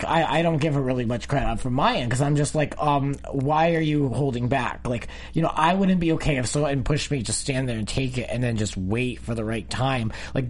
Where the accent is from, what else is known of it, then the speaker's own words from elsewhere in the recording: East Coast, United States; I am from the East Coast, that's so I'll use that as my excuse.